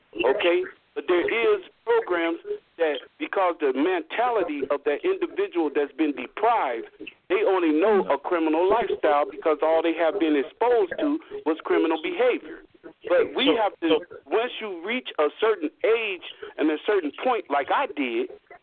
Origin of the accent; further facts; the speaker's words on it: Chicago, Illinois, United States; I came from the ghetto. I was born in the Robert Taylor Homes in Chicago, Illinois.